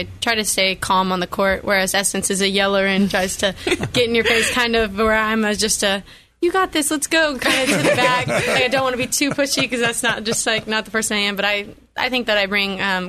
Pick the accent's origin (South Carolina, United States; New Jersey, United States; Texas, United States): Texas, United States; Brenham; Well, like you said, I'm from Brenham. I've lived here my whole life.